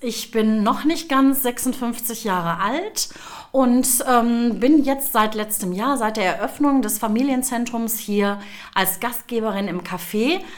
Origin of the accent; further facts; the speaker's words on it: Gelsenkirchen, North Rhine-Westphalia, Germany; born there; now in Bunde, Germany; Ja, also gebürtig bin ich aus Gelsenkirchen, also ganz tiefes Ruhrgebiet, wie man so schön sagt.